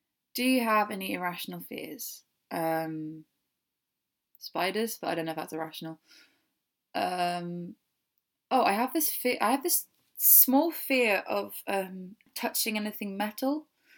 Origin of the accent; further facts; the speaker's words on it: United Kingdom; I do apologise. I'm so sorry. Sorry for being British.